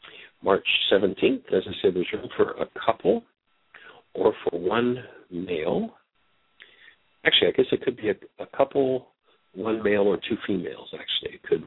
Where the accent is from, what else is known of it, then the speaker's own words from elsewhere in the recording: Ontario, Canada; Well, that's right up in my hometown area.